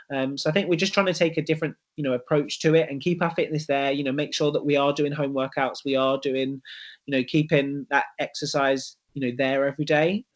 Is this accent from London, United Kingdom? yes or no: yes; London, United Kingdom; now in Manchester, United Kingdom; So I'm isolating here in Manchester. But yeah, London is my hometown.